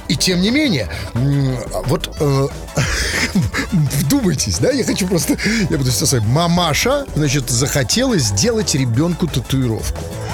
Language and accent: Russian; Saint Petersburg, Russia; А ведь мы, как известно, петербуржцы